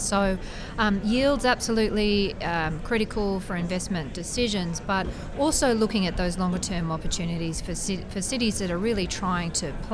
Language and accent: English; Sydney, New South Wales, Australia; And of course, I'm here from Sydney.